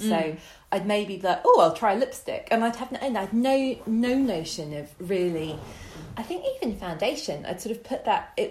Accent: South West England, United Kingdom; that's the thing about growing up in Dorset is when you're doing the worst kind of cultural appropriation going, no one can call you on it because pretty much every other person that you meet is white and over 70.

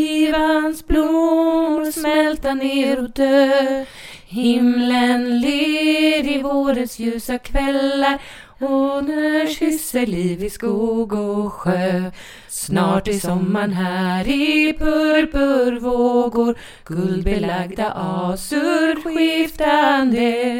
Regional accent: Åkersberga, Stockholm County, Sweden; för det var det ju när vi var små på Ekbacken i Åkersberga

